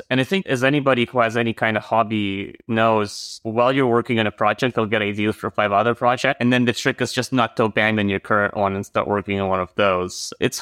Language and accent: English; Moscow, Russia; but I grew up in Moscow and not a lot of ships going up and down the Moscow River